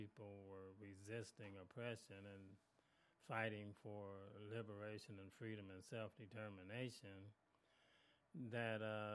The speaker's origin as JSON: {"language": "English", "region": "Mississippi", "country": "United States", "tie": "born there", "said": "even though I was born in Mississippi"}